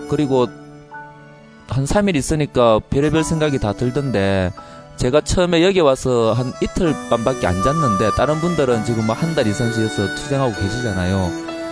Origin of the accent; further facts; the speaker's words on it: Gyeongju, North Gyeongsang, South Korea; 저는 경주에서 온